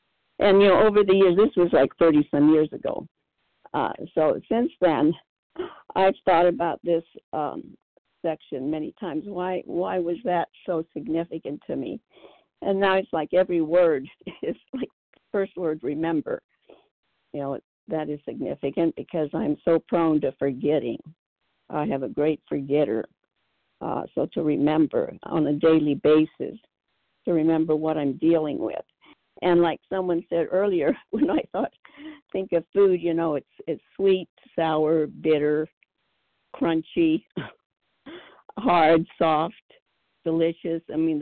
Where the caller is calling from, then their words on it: California, United States; I'm calling from Southern California.